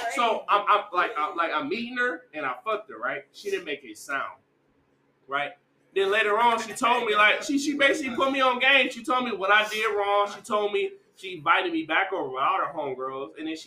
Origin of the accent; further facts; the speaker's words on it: Detroit, Michigan, United States; moved away; Like I'm from Detroit. I left Detroit. I'm moving so many different circles. So of course I'm a change. So I'm not the average Detroit nigga.